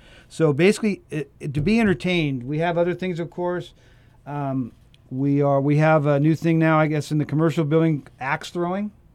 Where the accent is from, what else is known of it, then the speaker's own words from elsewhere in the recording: Ferndale, United States; I grew up in Ferndale. I grew right across the field from Ferndale. I've been going to Ferndale Fair for my whole life.